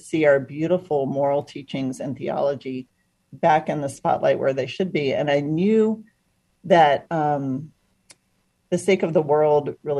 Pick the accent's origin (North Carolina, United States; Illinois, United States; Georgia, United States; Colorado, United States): Georgia, United States; Atlanta; I grew up in Atlanta, Georgia, coming of age in the 80s, and I was wrestling with, you know, my faith.